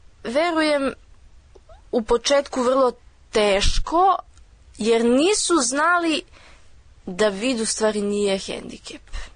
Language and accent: Serbian; Belgrade, City of Belgrade, Serbia; born there; Rođena sam u Beogradu 2002. godine, 30. oktobra